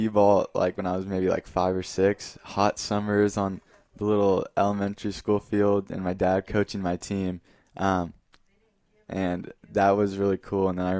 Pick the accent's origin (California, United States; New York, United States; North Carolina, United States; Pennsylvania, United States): California, United States; Fresno; And then Fresno State, the hometown team, just being born and raised in the Valley, going to Fresno State games with my grandpa and my family is a really great experience.